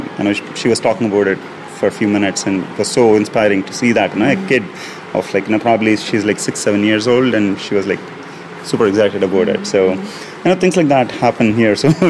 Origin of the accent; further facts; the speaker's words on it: Chennai, Tamil Nadu, India; I'm from Chennai